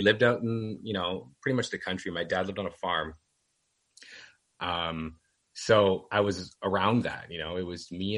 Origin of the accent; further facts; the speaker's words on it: Canada; I had a fairly typical happy sort of young childhood. I come from a pretty large Italian family.